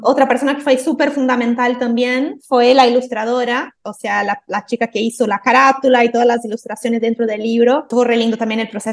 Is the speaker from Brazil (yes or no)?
yes; Brazil; moved away as an adult; Vine de Brasil hace 9 años.